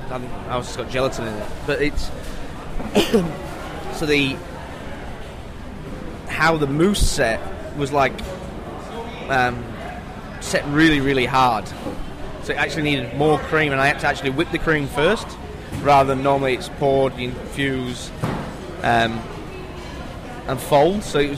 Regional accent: England, United Kingdom; even though I'm originally from England

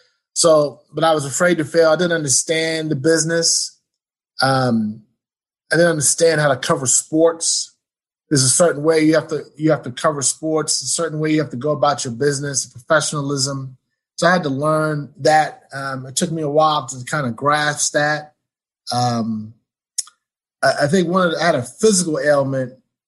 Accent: New York, United States; I was learning how to be a sports writer because I'm in Texas, I'm from New York.

